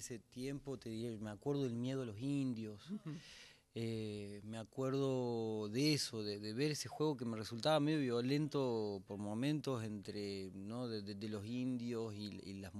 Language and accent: Spanish; Córdoba, Argentina; en el que uno no, como cordobés, está todo el tiempo en contacto con riojanos